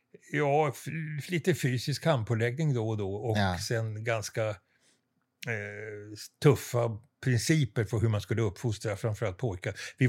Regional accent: Lidingö, Stockholm County, Sweden; Jag är uppvuxen på Lidingö. Vi flyttade hit 1950. Mm. Så att hela mitt vuxna liv har jag bott här. Sen så bodde jag in i stan ett tag och hade äventyr i ett kollektiv och allt möjligt sånt där. Men ja. Sen flyttade jag tillbaka.

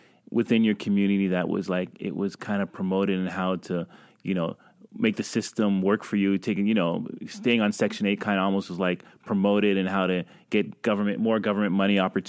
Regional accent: Canada; I'm also a Canadian, love my CFL as well.

